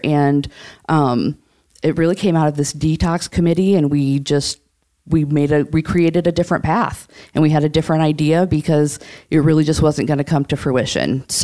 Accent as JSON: {"language": "English", "town": "Sioux City", "region": "Iowa", "country": "United States", "tie": "born or raised there", "moved": "as an adult", "said": "So actually, I was born and raised in Sioux City. After high school, I left for the military, and I worked in a primarily male field doing satellite communications."}